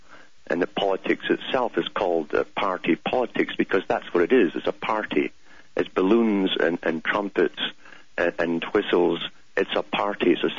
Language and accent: English; United Kingdom; growing up in Britain.